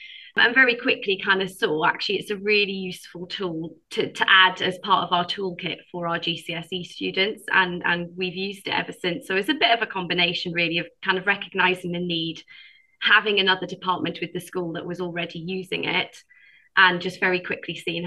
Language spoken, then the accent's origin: English; Wales, United Kingdom; I grew up in South Wales, so there's a lot of kind of really good geography going on in that region.